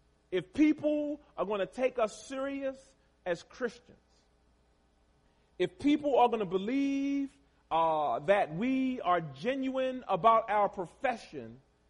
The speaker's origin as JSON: {"language": "English", "town": "Baltimore", "region": "Maryland", "country": "United States", "tie": "born or raised there", "said": "I grew up in Baltimore City, in the hood, the same hood that y'all saw burning on TV a few years ago."}